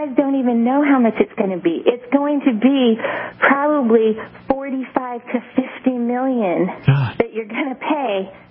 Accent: California, United States; I am from Northern California.

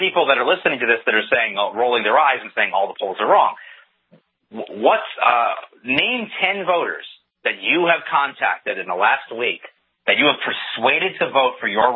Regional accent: California, United States; Like in my home state here in California

